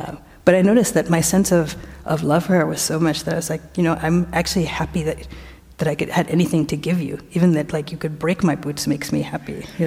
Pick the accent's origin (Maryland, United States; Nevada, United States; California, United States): Maryland, United States; Baltimore; So when I was growing up, I grew up in the East Coast in Baltimore. I was born in Baltimore and grew up there, but my extended family a lot are in Sri Lanka.